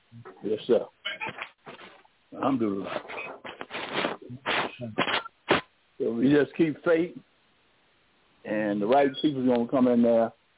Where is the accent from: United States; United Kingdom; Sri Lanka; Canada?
United States; Chicago, Illinois; And I was raised up there in Chicago.